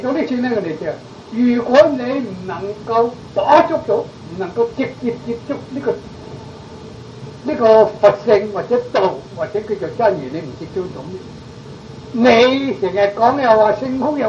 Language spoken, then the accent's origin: Cantonese; China; 我中國人真聰明